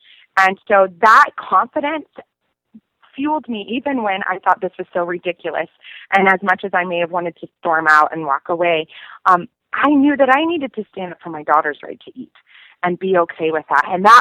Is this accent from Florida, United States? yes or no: yes; Florida, United States; He grew up in France, and I grew up in South Florida. And so we came from a very different perspective on everything.